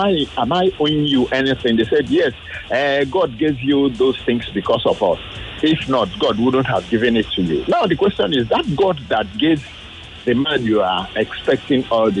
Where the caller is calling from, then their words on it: Nigeria; I'm calling from Isala, Ajawa State.